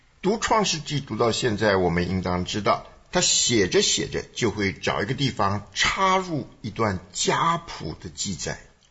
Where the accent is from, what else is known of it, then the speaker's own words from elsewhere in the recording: China; 你看我们中国人那些经历过文革的人，常常把文革称为10年的浩劫